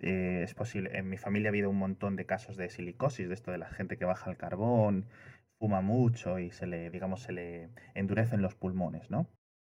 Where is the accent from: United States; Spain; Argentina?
Spain; Castile and León; now in Madrid, Spain; Nosotros vivimos en Madrid, pero somos de León. De una zona en León que se llama El Bierzo.